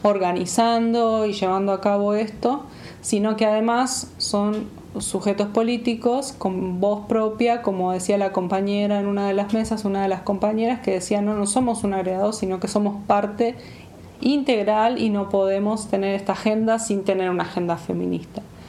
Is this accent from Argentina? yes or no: yes; Argentina; yo por mi parte porque soy argentina